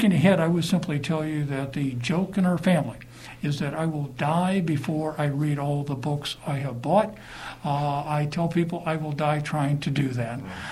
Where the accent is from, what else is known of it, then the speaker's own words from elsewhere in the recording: Gary, Indiana, United States; born there; What I tell people is I was born in Gary, Indiana. I live in Gary, Indiana today. This is my home. I graduated from college in Gary, Indiana.